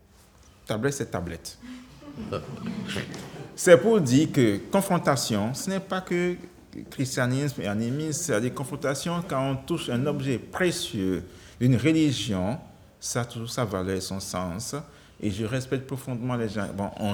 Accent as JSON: {"language": "French", "country": "Benin", "said": "parce que je suis béninois, là, c'est que je viens du Bénin"}